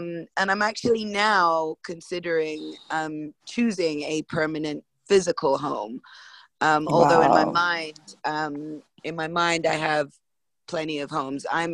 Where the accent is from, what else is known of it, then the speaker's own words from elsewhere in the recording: Kuwait; also born or lived in London, United Kingdom; So I was born in London, but we actually spent some of my formative years in Kuwait. Back and forth, we were between Kuwait, London, and then we settled in Kuwait